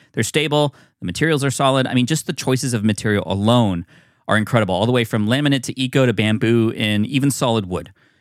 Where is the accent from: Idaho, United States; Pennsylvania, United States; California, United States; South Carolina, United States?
California, United States; San Diego; and I am from San Diego, and I'm a big Chargers fan